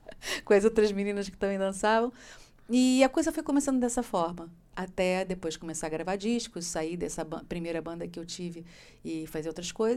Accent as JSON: {"language": "Portuguese", "region": "Rio de Janeiro", "country": "Brazil", "moved": "yes", "said": "Porque eu venho do Rio de Janeiro e gíria é que não falta."}